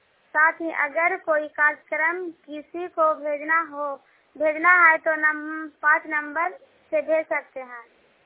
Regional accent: Raksha, Bihar, India; मैं रक्षा की रहने वाली हूँ।

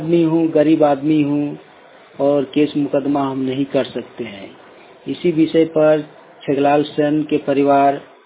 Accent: Kasmar, Jharkhand, India; ग्राम कसमार चट्टी, post Kasmar, थाना कसमार, जिला बोकारो से हूँ।

